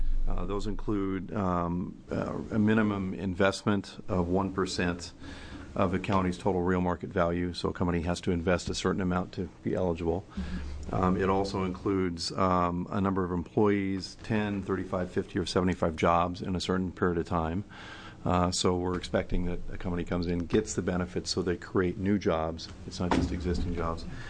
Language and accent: English; Redmond, Oregon, United States; one of the key economic development tools for my hometown of Redmond, my dad was the mayor for a number of years